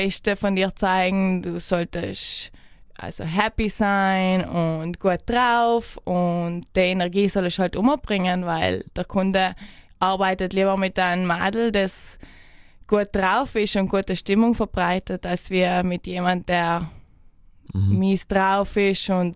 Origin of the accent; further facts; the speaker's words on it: Trentino-Alto Adige, Italy; German is a second language; Und dann sagst du halt Italien. Ah, wo? Mailand. Ich kenne Mailand. Nein, nicht Mailand. Von vielen schönen Orten, von den Bergen.